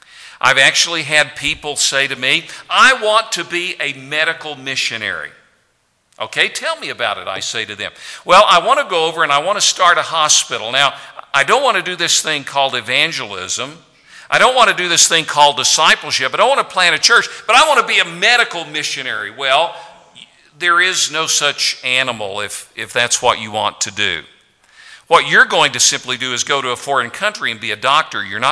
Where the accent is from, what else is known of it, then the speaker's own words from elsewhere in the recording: Tennessee, United States; I grew up in Tennessee. My dad worked for Eastman Kodak, but he wanted his boys to be on the farm, so I grew up milking cows by hand.